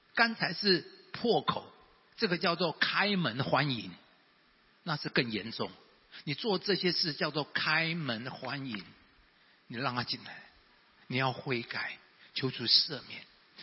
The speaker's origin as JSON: {"language": "Chinese", "country": "Taiwan", "said": "我们台湾人都知道，都知道。"}